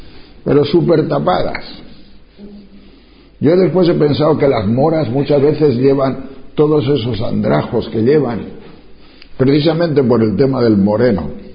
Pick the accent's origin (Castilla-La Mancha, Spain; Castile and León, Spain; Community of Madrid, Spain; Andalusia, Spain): Castile and León, Spain; Tejerina; Cuando yo era pequeño, en las montañas de León, allá cerca de Riaño, es un pueblo, mi pueblo se llama Tejerina, pueblito